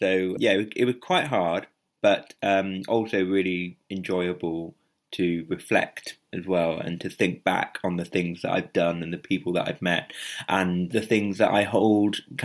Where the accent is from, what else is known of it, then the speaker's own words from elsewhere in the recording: Wales, United Kingdom; I grew up in South Wales and a very happy childhood.